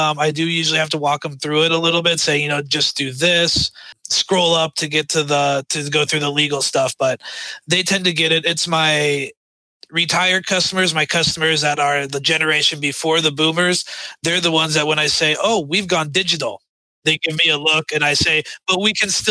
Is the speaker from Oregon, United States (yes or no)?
yes; Oregon, United States; also born or lived in California; We grew up in Oregon. We were born in California, but we grew up in Oregon and the rest of our family was in California.